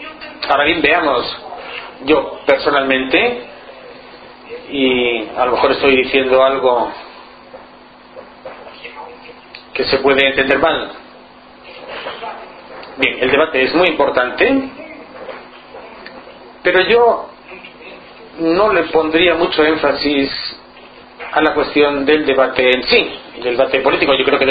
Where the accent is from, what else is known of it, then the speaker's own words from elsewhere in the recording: Portugal; como elector y como ciudadano portugués